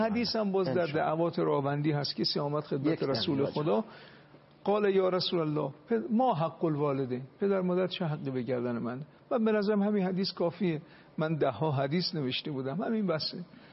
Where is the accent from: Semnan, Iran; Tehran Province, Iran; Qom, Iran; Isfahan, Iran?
Qom, Iran; born there; ما هم در قوم به دنیا آمدیم.